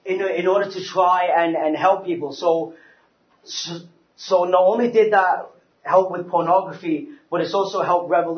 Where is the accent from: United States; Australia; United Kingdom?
United Kingdom; England; I'm from England. I like tea.